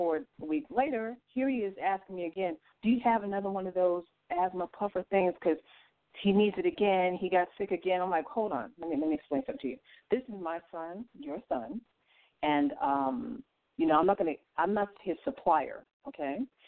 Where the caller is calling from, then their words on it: Illinois, United States; Here. From Illinois.